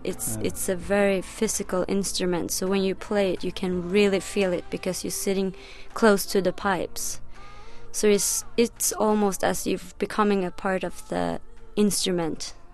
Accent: Gothenburg, Västra Götaland, Sweden; Gothenburg is my city where I grew up in Sweden.

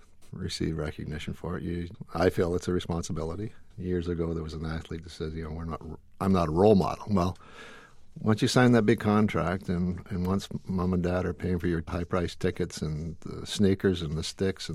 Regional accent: Canada; It was, growing up in Canada, I mean, my dream was to play

